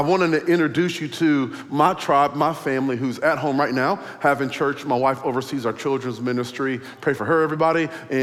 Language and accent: English; Iowa, United States; Well, I come all the way from Iowa, as Pastor said.